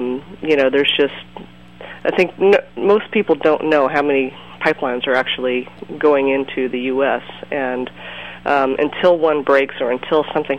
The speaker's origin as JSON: {"language": "English", "country": "United States", "said": "being an American, I really woke up to the fact that the hard reality that we get the majority of our oil from Canada."}